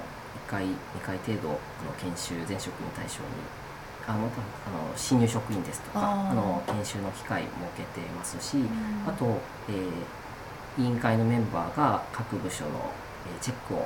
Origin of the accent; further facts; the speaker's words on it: Kanto, Japan; 関東平野のちょうど真ん中ぐらいが私が住んでいる、あの、出身のところなんですけども